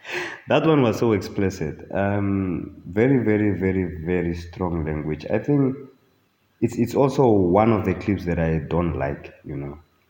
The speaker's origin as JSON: {"language": "English", "town": "Windhoek", "region": "Khomas", "country": "Namibia", "tie": "born or raised there", "said": "I was born and raised in Windhoek, Namibia."}